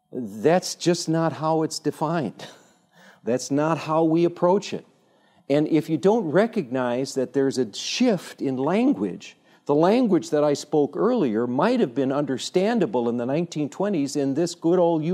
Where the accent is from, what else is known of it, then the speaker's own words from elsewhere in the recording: United States; because I'm an American, you know, clinging to my religion and my guns and all that good stuff.